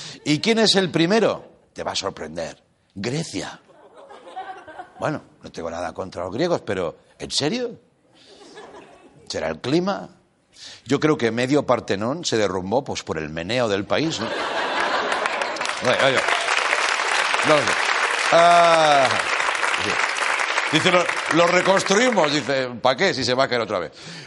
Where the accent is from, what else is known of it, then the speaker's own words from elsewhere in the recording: Spain; como español te lo digo